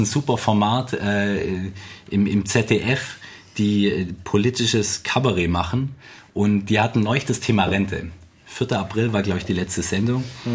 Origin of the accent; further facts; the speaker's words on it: Stuttgart, Baden-Württemberg, Germany; dann könnte man ja sagen, als Stuttgarter, ich splitte meine Stimme